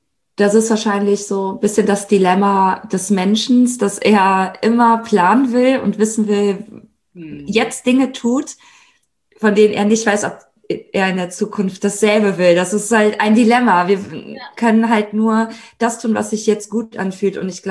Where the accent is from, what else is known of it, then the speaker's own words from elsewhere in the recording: Italy; ich bin ja Italienerin.